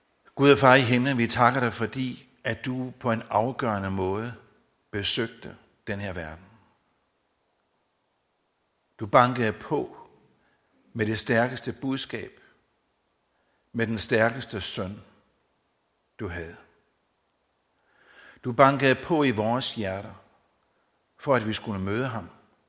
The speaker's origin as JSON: {"language": "Danish", "town": "Odense", "region": "Region of Southern Denmark", "country": "Denmark", "said": "så er jeg odenseaner. Og normalt er det ikke sådan et plusord herovre i Vestjylland. Så med det samme, der siger jeg gerne, at min farmor kom altså fra Vestjylland."}